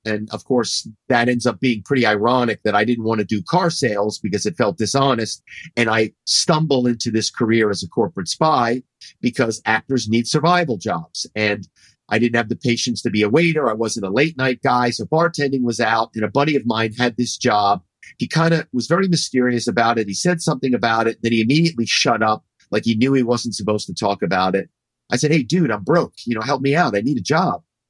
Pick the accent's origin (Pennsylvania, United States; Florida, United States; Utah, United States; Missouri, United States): Pennsylvania, United States; Philadelphia; I'm from Philadelphia. My family is very well known in the automobile business.